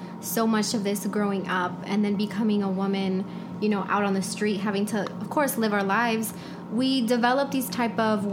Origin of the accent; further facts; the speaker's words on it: Los Angeles, California, United States; as we are both from Los Angeles, we're living in different parts of LA. We record here in Boyle Heights